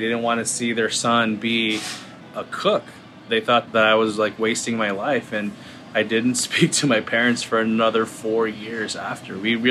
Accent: United States; I'm Filipino, but I'm not Filipino enough to most Filipinos. And I'm American, but I'm not American enough because of being Filipino.

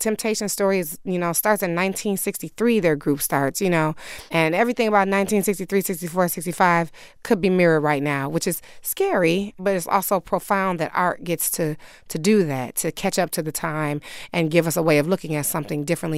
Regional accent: Detroit, Michigan, United States; Well, first and foremost, I'm from Detroit.

